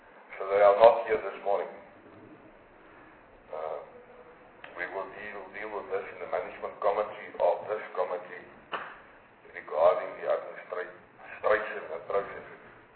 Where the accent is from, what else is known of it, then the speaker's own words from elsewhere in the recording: Northern Cape, South Africa; I'm from the Northern Cape, the biggest province in South Africa, with a lot of gravel roads.